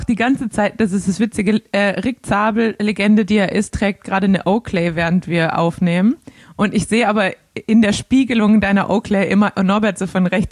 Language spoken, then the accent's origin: German; Baden-Württemberg, Germany; accent: Swabian; Du hast einfach nicht so dieses schon total angepasste Schwäbisch meinerseits